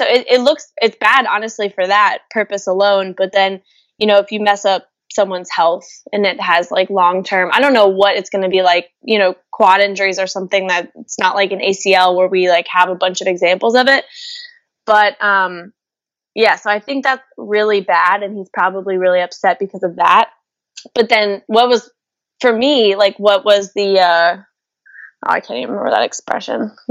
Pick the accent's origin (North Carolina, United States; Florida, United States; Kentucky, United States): Kentucky, United States; Louisville; I'm from Louisville, Kentucky.